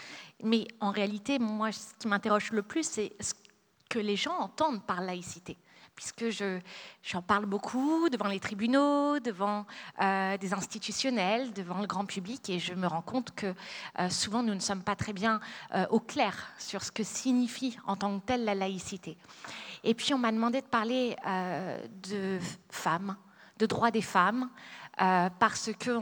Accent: Paris, Île-de-France, France; Alors, je viens de Paris, alors autant vous dire, je suis très heureuse d'aller dans le sud

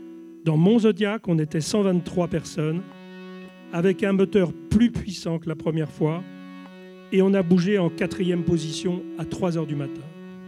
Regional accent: Guinea; moved away; Moi, je demandais juste à retourner chez moi en Guinée

